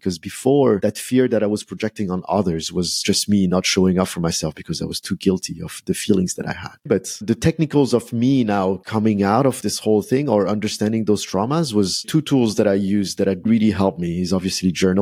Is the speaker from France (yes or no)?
yes; France; I grew up in France. So I was born and raised in France. And my father was a very typical immigrant father.